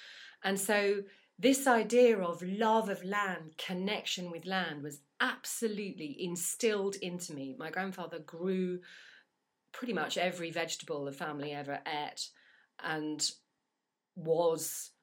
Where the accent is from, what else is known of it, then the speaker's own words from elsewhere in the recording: England, United Kingdom; I was born and raised in England